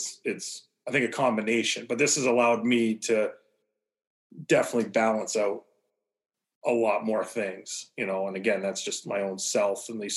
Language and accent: English; Canada; I grew up in Canada, didn't have a ton.